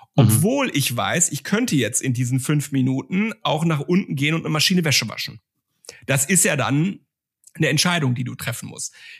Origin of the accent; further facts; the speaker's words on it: North Rhine-Westphalia, Germany; also born or lived in Switzerland; auch wenn ich lange in der Schweiz gelebt habe, komme ich ja aus dem Westen Deutschlands oder aus dem Ruhrgebiet, da sind die Leute für große Direktheit bekannt.